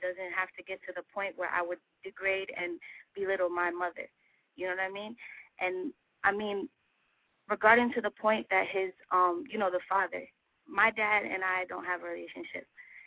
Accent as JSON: {"language": "English", "town": "Atlantic City", "region": "New Jersey", "country": "United States", "moved": "yes", "lives_now": "Florida, United States", "said": "I'm from Atlantic City, but I live right now in Florida."}